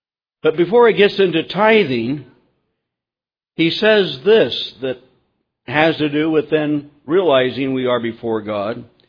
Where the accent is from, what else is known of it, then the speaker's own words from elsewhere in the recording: Wyoming, United States; Now, I come from Wyoming, and in that environment of Colorado, Wyoming, I've seen some rather unusual things that people would do to themselves as well